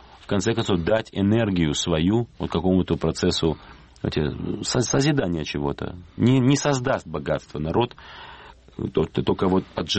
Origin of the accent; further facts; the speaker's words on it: North Ossetia–Alania, Russia; я осетин сам. Есть небольшой такой народ, Осетия, причем есть еще Южная Осетия. Вот я из Северной Осетии